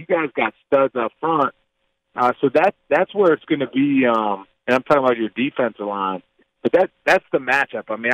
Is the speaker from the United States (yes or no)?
yes; Pittsburgh, Pennsylvania, United States; I'm from Pittsburgh, Pennsylvania.